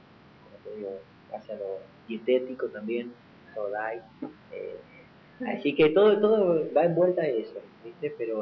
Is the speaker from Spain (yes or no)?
no; San Juan, Argentina; accent: San Juan; es lo que es San Juanino y tenemos nuestro acento, pero prefiero yo ser así, llorón, y no ser un típico porteño imitador